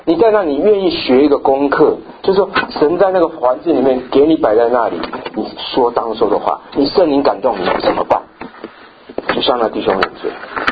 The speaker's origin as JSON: {"language": "Chinese", "country": "China", "said": "我常常我是中国人啊，我不知道你到了美国剪头发是找谁剪"}